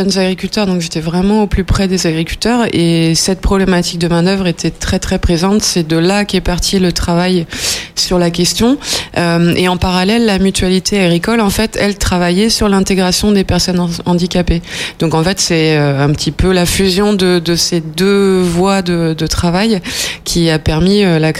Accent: Paris, Île-de-France, France; accent: Parisian; j'étais parisienne, on entend toujours mon petit accent pointu.

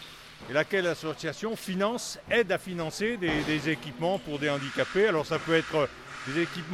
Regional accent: Nyons, Auvergne-Rhône-Alpes, France; Moi, je viens de Nyons.

